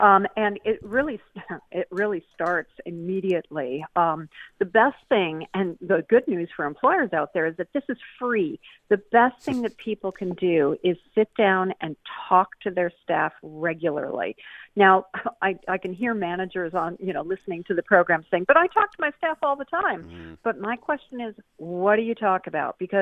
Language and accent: English; United States; accent: American; I think Americans, and I am one, as you can tell by my accent, I think Americans are getting really frustrated.